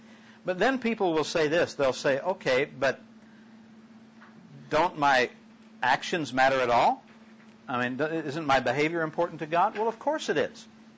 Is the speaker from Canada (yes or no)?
no; Chicago, Illinois, United States; You know, I grew up in the Chicago area with Al Capone and all that kind of thing, and about one block from the Chicago city limits.